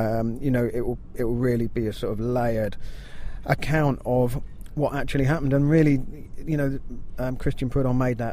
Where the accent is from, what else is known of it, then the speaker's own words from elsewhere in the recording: United Kingdom; as British journalists